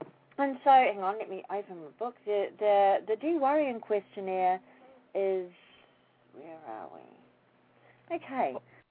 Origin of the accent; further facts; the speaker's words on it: New Zealand; also born or lived in Australia; I'm a New Zealander, by the way, not an Australian. I know this accent sounds very similar. And I've actually spent many years in Australia.